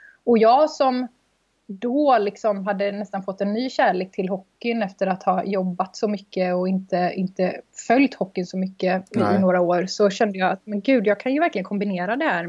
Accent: Gothenburg, Västra Götaland County, Sweden; bestämde mig för att flytta tillbaka till Göteborg då, min hemstad.

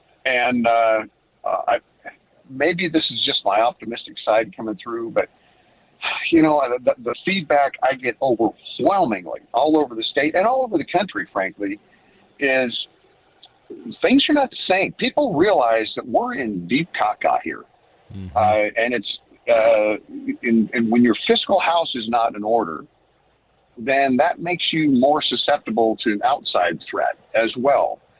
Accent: Idaho, United States; But I am from Idaho

